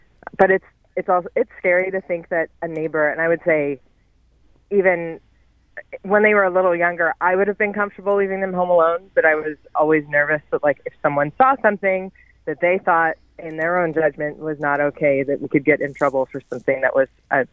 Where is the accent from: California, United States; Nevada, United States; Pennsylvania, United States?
Pennsylvania, United States; Philadelphia; Yeah, I was just going to add that I grew up outside of Philadelphia and my husband grew up outside of Atlanta